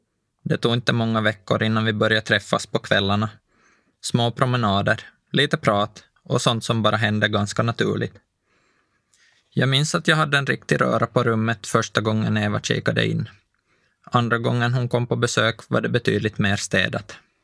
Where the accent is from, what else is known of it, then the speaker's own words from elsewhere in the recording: Pargas, Southwest Finland, Finland; born there; Jag föddes i Pargas, en liten stad där mycket kretsar kring idrotten, i alla fall för mig.